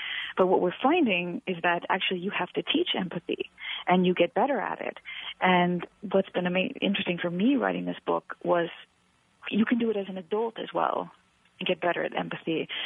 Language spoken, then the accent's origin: English; United States; Yeah, because it really affected me as an American, and helped me so much that I really wrote it for Americans.